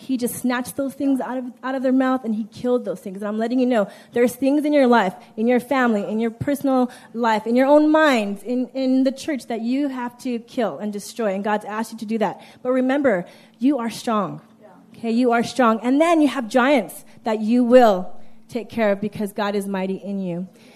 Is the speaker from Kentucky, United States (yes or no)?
no; Los Angeles, California, United States; We are from East LA, so don't be afraid.